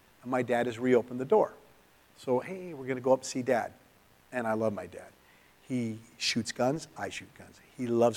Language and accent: English; California, United States; Never had an umbrella my whole life because I'm from California.